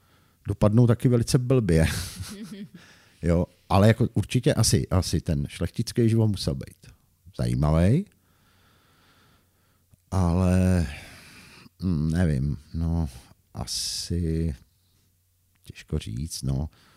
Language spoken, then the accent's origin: Czech; Pardubice, Pardubice Region, Czechia; born there; No, narodil jsem se v Pardubicích, že jo, nenarodil jsem se na Seně, prostě někde na vsi